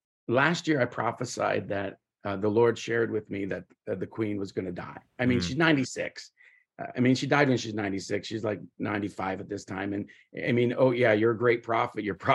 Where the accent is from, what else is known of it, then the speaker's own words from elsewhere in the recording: Canada; I'm from Canada, Ganada. Ganada is a Mohawk word that means the village. And that's this hairdo right here. It's for real. I grew up on a Mohawk territory. I am Mohawk. My grandfather was full-blooded Mohawk